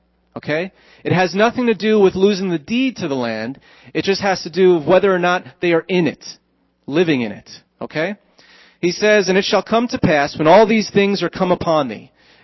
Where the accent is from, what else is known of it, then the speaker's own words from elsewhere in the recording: New Jersey, United States; Blessed be New Jersey. I grew up in New Jersey.